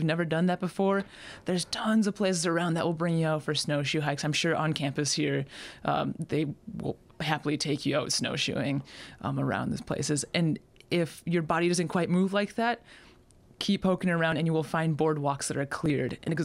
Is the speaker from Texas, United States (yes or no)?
no; Minnesota, United States; Next winter, I think I will be hiking the Superior Hiking Trail back in my hometown, and a few other trails connect that.